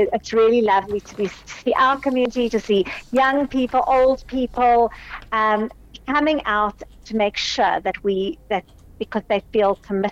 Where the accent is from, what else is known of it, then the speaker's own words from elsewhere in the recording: South Africa; it's actually quite uplifting and inspiring as a South African to be part of that process.